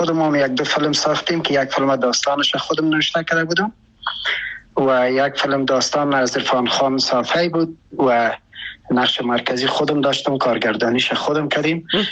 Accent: Afghanistan

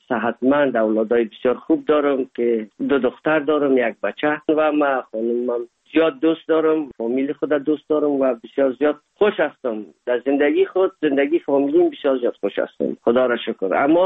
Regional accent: Afghanistan; now in Hamburg, Germany; ما از افغانستان آمدیم

